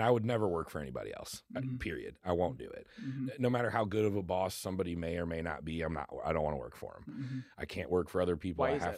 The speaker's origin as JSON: {"language": "English", "town": "St. Charles", "region": "Missouri", "country": "United States", "tie": "born or raised there", "also_born_or_lived": "Kansas City", "said": "But, yeah, I was born in St. Louis or in St. Charles. Mm-hmm. Lived here almost my whole life."}